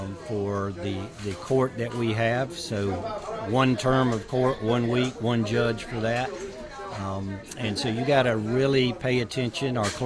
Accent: Rock Hill, South Carolina, United States; I'm from Rock Hill, born, raised here, Northwestern High School, Furman University, then USC School of Law

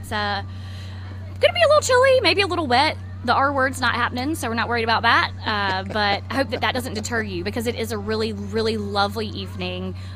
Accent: Irmo, South Carolina, United States; now in Rock Hill, United States; Well, I actually did not grow up here in Rock Hill. I grew up in Irmo, right outside of Columbia, but came to Winthrop, never went back.

